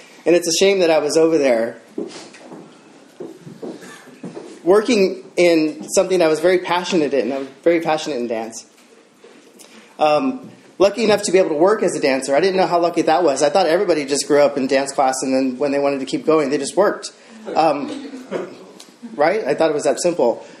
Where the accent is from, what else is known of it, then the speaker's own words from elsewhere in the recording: California, United States; I grew up in the Bay Area. I took dance class when I was 6